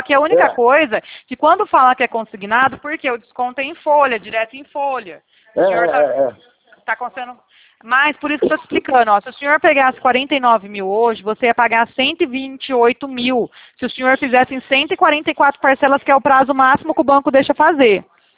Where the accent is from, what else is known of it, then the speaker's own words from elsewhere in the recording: Bebedouro, São Paulo, Brazil; Sim, eu não sou aí do Rio. Eu sou aqui do estado de São Paulo, Bebedouro.